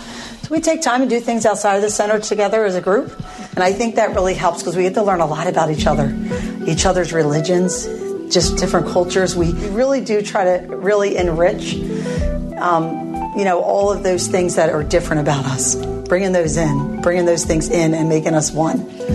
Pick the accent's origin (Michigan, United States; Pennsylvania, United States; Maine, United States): Pennsylvania, United States; I'm from Delaware County, so that's where I wanted to serve.